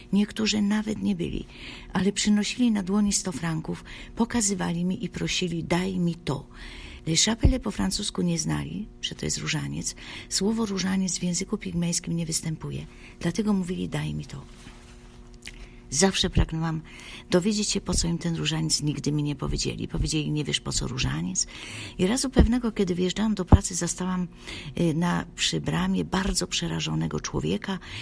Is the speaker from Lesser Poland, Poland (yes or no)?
yes; Gdów, Lesser Poland, Poland; Ja jestem spod Krakowa, Gdów, z Domu Maryi.